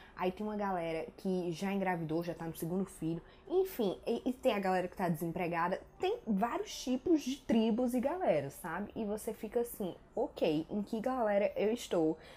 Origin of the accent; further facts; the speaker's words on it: Ceará, Brazil; Desculpa o termo, mas eu sou cearense